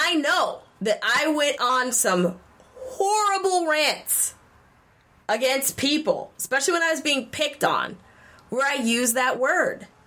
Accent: Massachusetts, United States; I grew up in Massachusetts as a kid.

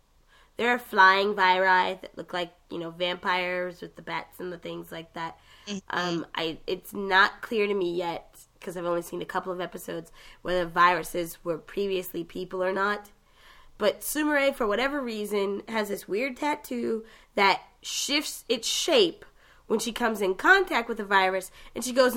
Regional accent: Boston, Massachusetts, United States; accent: Boston; every time I get sick, my accent comes back. So people at my job, the day job, were just like, oh, my God, you sound like you're from Boston.

